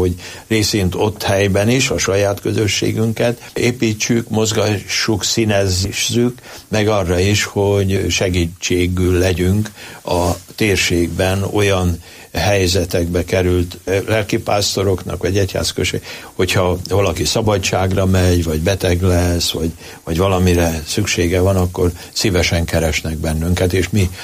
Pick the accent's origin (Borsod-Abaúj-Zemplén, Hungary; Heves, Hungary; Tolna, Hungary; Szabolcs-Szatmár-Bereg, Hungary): Heves, Hungary; Hort; szülőfalumból, vagy származási helyemről, Hortról nyugdíjba került